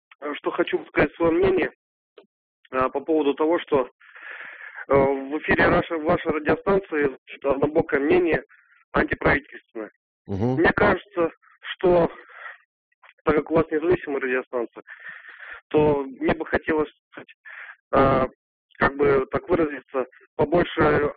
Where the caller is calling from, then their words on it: Moscow Oblast, Russia; и я звоню из Подмосковья